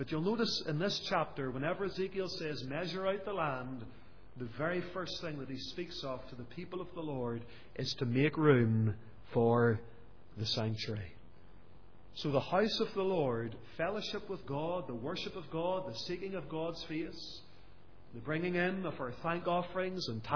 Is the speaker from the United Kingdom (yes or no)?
yes; Lisburn, Northern Ireland, United Kingdom; My hometown of Lisburn is the same. Dozens of Presbyterian churches in the borough.